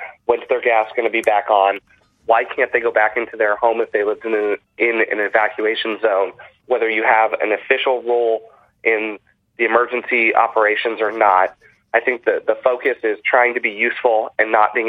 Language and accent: English; Santa Rosa, California, United States; And I was born in Santa Rosa and have spent my whole life here, and it is an incredible community.